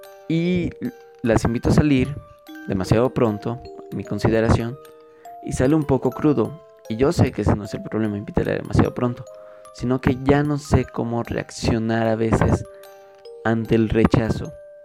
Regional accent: Mexico City, Mexico; de Ciudad de México de nuevo

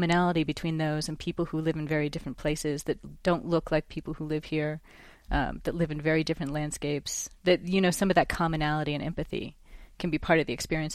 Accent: California, United States; now in New Mexico, United States; especially here in New Mexico, because I came from California

